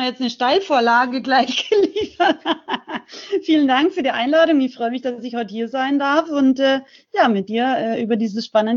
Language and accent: German; Salzburg, Austria; now in Unterhaching, Germany; Also ich bin ursprünglich aus Rauches, aber lebe schon ganz lange in Unterhaching bei München.